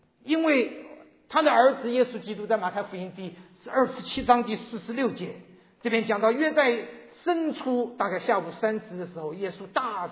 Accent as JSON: {"language": "Chinese", "country": "China", "said": "全场200多个人，只有我一个中国人。"}